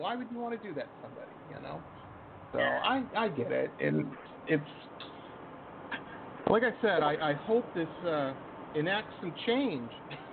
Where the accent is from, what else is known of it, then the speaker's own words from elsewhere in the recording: Detroit, Michigan, United States; I grew up in Detroit, I'm an old man, so this was a couple years ago. I grew up in the '80s, and I'll never forget.